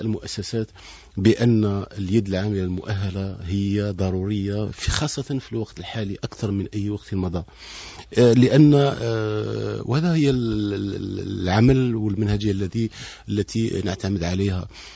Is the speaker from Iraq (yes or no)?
no; Algeria; وفي قلب أي تحدي يجب علينا أن نرفعه كجزائريين